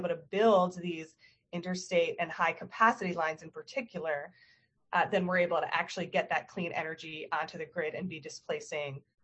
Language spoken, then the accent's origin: English; Rhode Island, United States; I mean, I grew up in Rhode Island